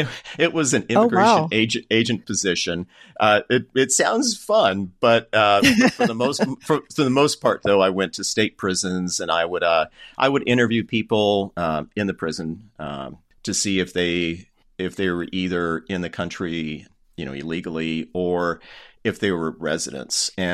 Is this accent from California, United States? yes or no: no; Colorado, United States; I grew up in Colorado, and my dad used to take us on road trips every summer for vacation